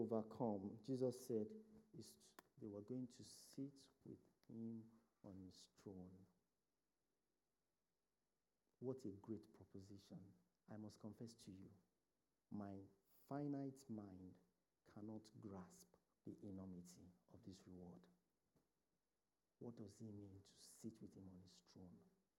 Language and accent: English; Nigeria; If you go to my country, Nigeria, let me say much.